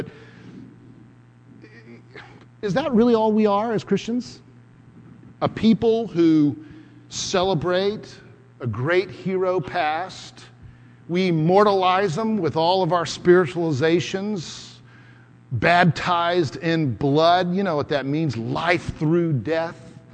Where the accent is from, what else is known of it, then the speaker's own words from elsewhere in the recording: the South, United States; Now, I would think, as a Southerner, it's all sort of odd to me